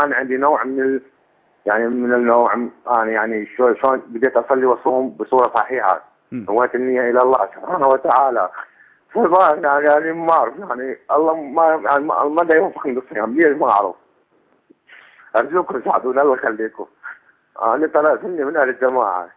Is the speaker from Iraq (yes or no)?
yes; Iraq; من العراق.